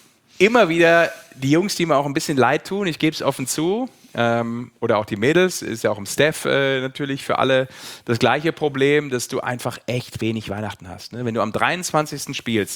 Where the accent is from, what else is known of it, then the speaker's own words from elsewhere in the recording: Düsseldorf, North Rhine-Westphalia, Germany; born there; dass ich als zumindest nur gebürtiger Düsseldorfer, ein Kölner.